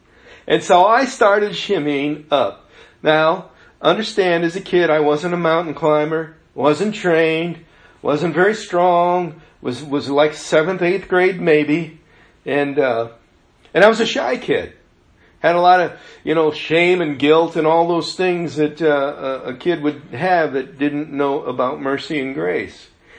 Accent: Illinois, United States; As a kid, I was growing up in Dixon Springs State Park in southern Illinois.

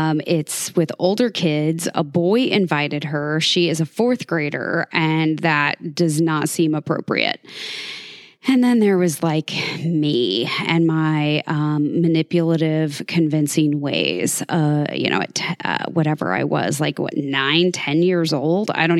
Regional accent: Sedalia, Missouri, United States; In my hometown of Sedalia, Missouri, when my cousin Mandy and I were fourth graders at Whittier Elementary, we met a new boy.

